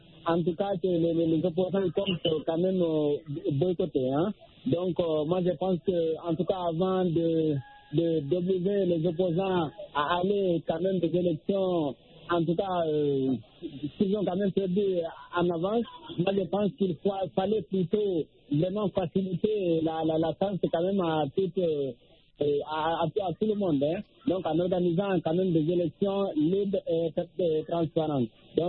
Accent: Guinea; la Guinée-Conakry, mon pays d'origine

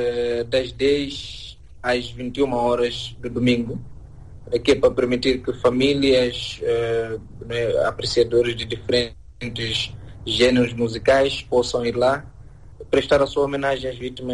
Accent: Mozambique; Sendo moçambicano, esta notícia não é, entristece-me

